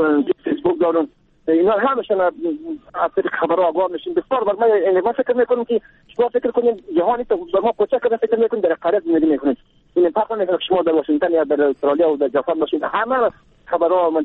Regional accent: Afghanistan; moved away; بعد از افغانستان آمدیم در سال 2001

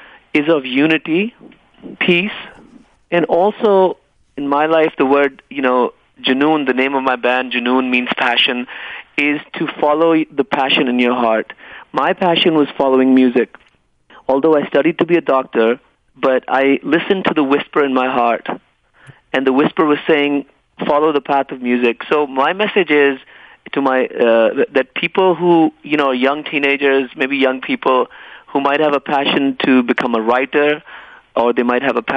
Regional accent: Lahore, Punjab, Pakistan; because I grew up in Lahore and then studied in New York, and then came back to study medicine in Pakistan during a military dictatorship

